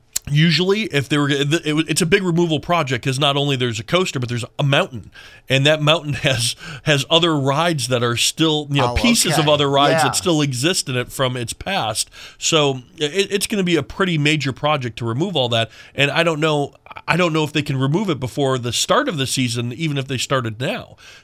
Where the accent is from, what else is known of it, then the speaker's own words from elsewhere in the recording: Minnesota, United States; I'm from Minnesota, so I grew up with ice skates